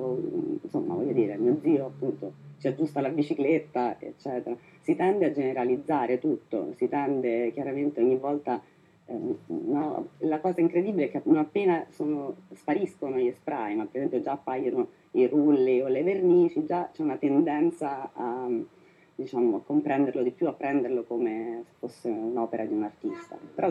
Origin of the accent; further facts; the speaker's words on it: Rome, Lazio, Italy; io sono di Roma, e come italiani siamo abituati